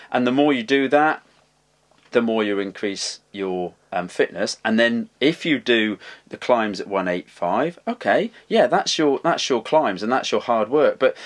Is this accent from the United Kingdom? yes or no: yes; United Kingdom; now in Tasmania, Australia; I'm a Brit living on the small island of Tasmania off Australia.